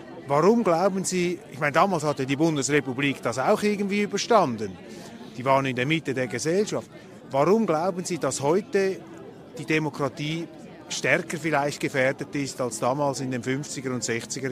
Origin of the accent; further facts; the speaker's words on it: Switzerland; ich bin Schweizer